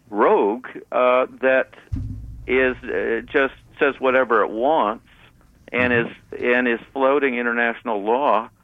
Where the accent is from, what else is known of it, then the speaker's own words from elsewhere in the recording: Canada; Of course, I grew up in Canada, so I know, I remember.